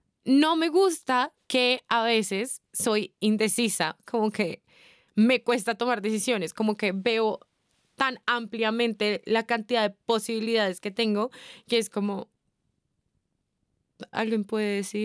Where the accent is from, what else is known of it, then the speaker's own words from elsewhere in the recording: Bogotá, Colombia; born there; tengo 26 años, soy colombiana, nací en Bogotá, queriendo haber nacido en Cartagena o en Barranquilla, Colombia.